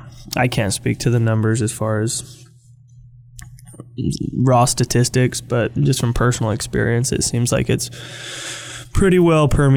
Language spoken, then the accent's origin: English; McKinleyville, California, United States; Growing up in McKinleyville, yeah. And or Arcata.